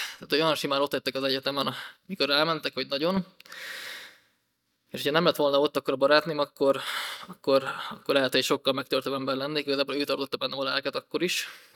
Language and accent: Hungarian; Kecskemét, Bács-Kiskun, Hungary; born there; keskeméten születtem, egy hívő családban nőttem fel.